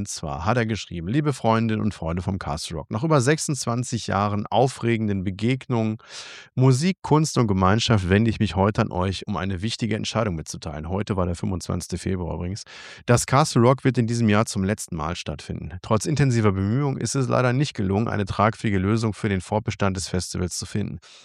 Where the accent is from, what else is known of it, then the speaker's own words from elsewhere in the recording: North Rhine-Westphalia, Germany; da wo ich herkomme, gibt es das niederrheinische Dehnungs-E.